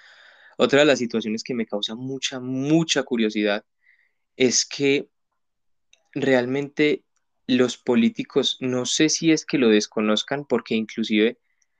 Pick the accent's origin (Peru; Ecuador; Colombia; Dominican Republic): Colombia; uno como ya mayor de edad, como colombiano, como miembro más o menos útil del país